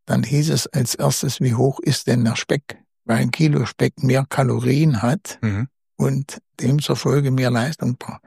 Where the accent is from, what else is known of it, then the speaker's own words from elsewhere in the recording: Germerode, Hesse, Germany; Das heißt, ich bin in Germerode aufgewachsen. In Germerode gab es 22 Pferdegespanne und über 80 Kuhgespanne.